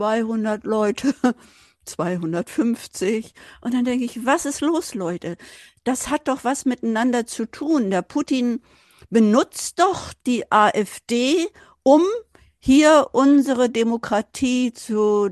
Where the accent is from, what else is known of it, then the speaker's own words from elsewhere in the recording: Hamburg, Germany; ich komme ja auch aus Hamburg ursprünglich